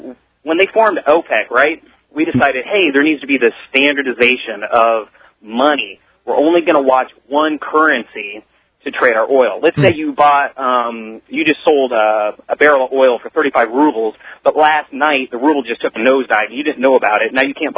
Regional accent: Indianapolis, Indiana, United States; Just because I'm from Indianapolis doesn't mean I'm going to be an idiot like that last guy.

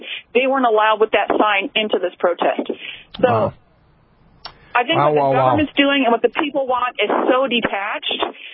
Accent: United States; moved away as an adult; now in Manitoba, Canada; So I'm calling from Manitoba. I was raised in the U.S. and I moved to Canada when I got married.

